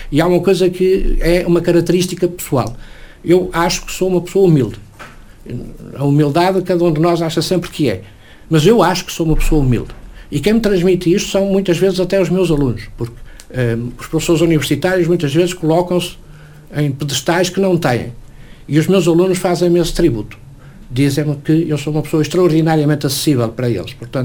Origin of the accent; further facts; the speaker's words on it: Vila do Conde, Porto, Portugal; also born or lived in Matosinhos; eu sou vilacondense por opção. Isto é, eu vivo em Vila do Conde, fui criado em Vila do Conde, mas não sou natural de Vila do Conde, eu sou natural de Matosinhos. Mas fui para Vila do Conde muito pequenino.